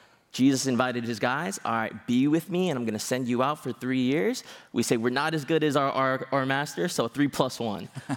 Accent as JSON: {"language": "English", "town": "Los Angeles", "region": "California", "country": "United States", "tie": "born or raised there", "moved": "as an adult", "said": "born and raised in Los Angeles, and I just moved here 10 days ago."}